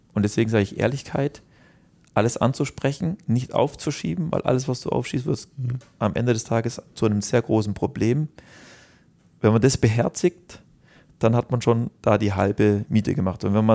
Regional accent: Southern Germany, Germany; die Industrie, die eigentlich insbesondere jetzt hier im süddeutschen Raum, wo ich herkomme, als die sicherste überhaupt galt.

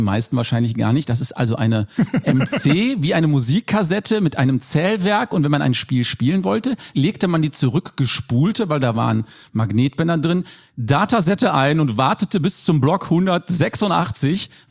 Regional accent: Rhineland, Germany; Ich komme ja aus dem Rheinland.

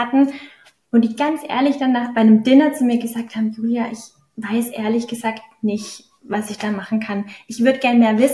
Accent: Basel, Basel-Stadt, Switzerland; also ich komme aus Basel, ich wohne hier in der Schweiz.

